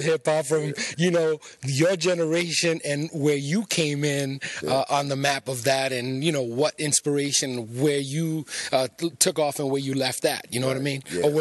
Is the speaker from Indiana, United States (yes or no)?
no; New York City, New York, United States; I grew up in New York City at the genesis of the hip-hop, you know, movement era, the Rocksteady crew.